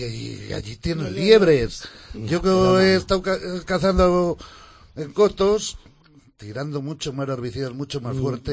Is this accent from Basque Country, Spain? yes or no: no; Valoria, Castile and León, Spain; Hace dos años en mi pueblo, en Valoria, encontramos muchas liebres muertas